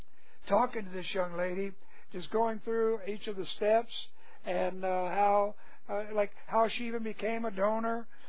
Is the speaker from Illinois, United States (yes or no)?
no; Texas, United States; I'm a Texan.